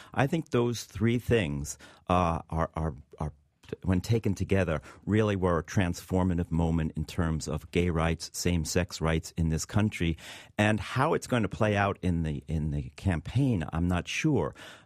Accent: New York, United States; Well, I think the one story that maybe as a New Yorker, it seems more important

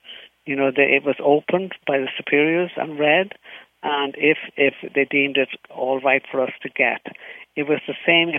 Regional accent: Dublin, Leinster, Ireland; 97% when I grew up in Dublin, Ireland.

